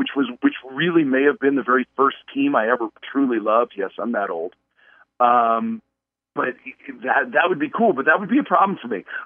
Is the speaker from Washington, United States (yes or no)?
yes; Monroe, Washington, United States; growing up in Monroe too, we live just far enough north.